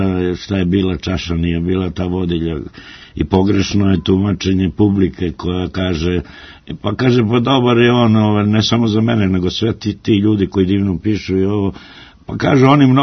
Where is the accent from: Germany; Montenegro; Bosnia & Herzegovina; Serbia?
Serbia; Kuršumlija, Southern and Eastern Serbia; born there; Onda ja sam isto tamo sa graničio sam se u starom tom, u toj kući gde sam rođen u Kuršumli